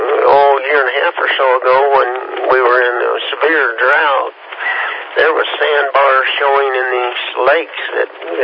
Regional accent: Kansas, United States; I'm from Kansas, you know.

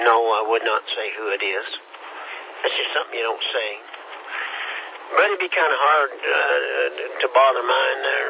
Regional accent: Kansas, United States; You got to remember, Steve, I'm from Kansas.

